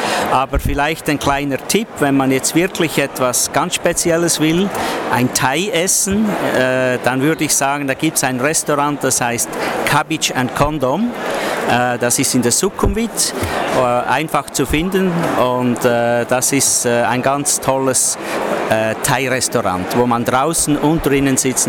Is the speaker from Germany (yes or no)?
no; Switzerland; now in Bangkok, Thailand; ich bin Schweizer und ich habe die Hotelfachschule in Lausanne absolviert und bin eigentlich seit vielen Jahren in verschiedenen Ländern tätig und seit 1992 bin ich in Bangkok